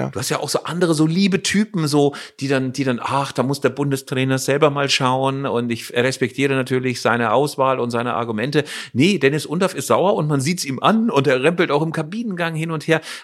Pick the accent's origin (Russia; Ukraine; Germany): Germany; West Germany; weil ich ein alter weißer Mann bin, aus Westdeutschland, aus dem Freien Westen